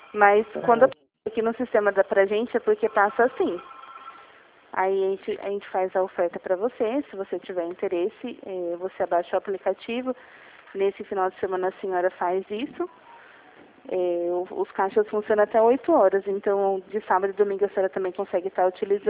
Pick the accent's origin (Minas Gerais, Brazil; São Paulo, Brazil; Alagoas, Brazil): São Paulo, Brazil; Jundiaí; eu sou aqui de Jundiaí.